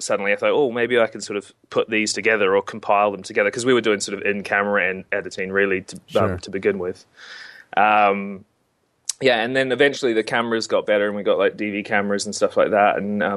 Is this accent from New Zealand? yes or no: yes; New Zealand; I'm from a family of like fishermen and hunters, so I'm from New Zealand originally